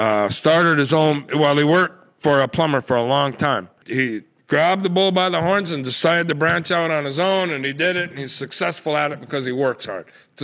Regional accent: North Dakota, United States; It wasn't really that nice, but it was nice. I'm from North Dakota, so it was nice.

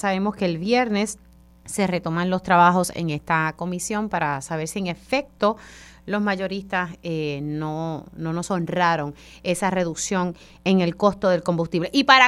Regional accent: Utuado, Puerto Rico; Pues sí, soy una jibarita de Utuado y a veces utilizamos esos términos.

